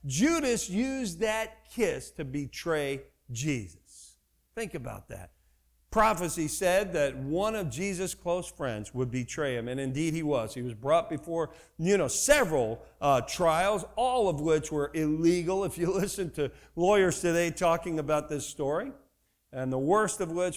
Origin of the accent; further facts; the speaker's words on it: New Jersey, United States; All right, you know, I grew up in New Jersey. I'm going to give you a little bit about myself.